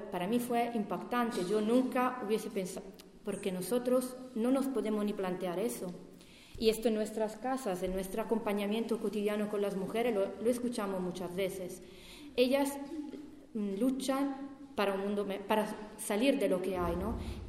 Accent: Italy; Spanish is a second language; bueno, yo soy italiana, y una chica en Italia

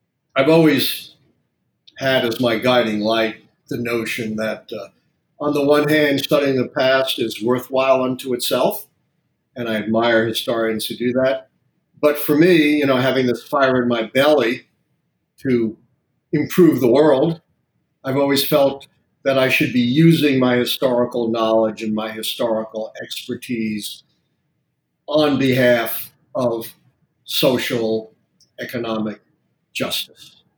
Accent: Brooklyn, New York, United States; I grew up in a liberal household in Brooklyn, New York.

